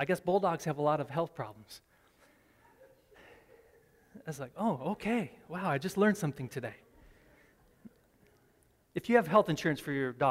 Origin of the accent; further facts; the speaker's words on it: Medina, New York, United States; I grew up in Medina, New York, which is about 40 minutes north of here